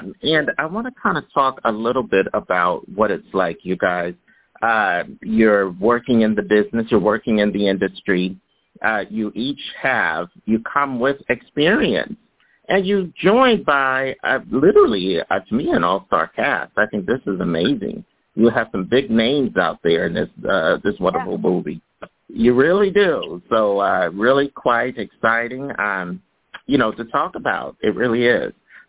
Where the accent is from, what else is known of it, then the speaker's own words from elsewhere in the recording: Philadelphia, Pennsylvania, United States; and I'm from Philly, folks, I know out there are fans, but Philadelphia is all about food. Food and family. So, you know, it's the city of brotherly love.